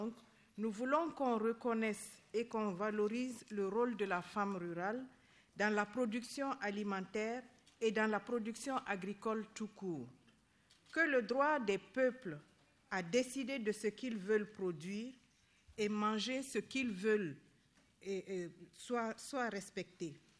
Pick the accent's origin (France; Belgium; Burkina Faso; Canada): Burkina Faso; Je suis du Burkina Faso et je parle au nom des femmes rurales d'Afrique.